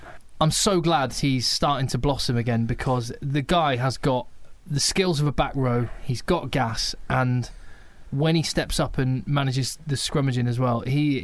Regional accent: England, United Kingdom; as an Englishman, very selfishly as an Englishman, we've already nicked

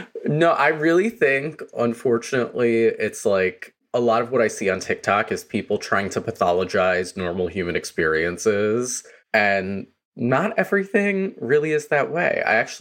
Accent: Brooklyn, New York, United States; I grew up in Brooklyn, New York. I'm still located in Brooklyn, New York now.

